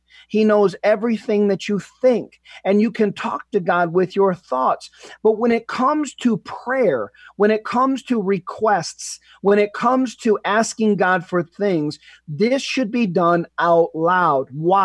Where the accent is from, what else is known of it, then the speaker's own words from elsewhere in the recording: United States; now in Canada; Canada now and we're citizens of Canada, but we're originally from the U.S.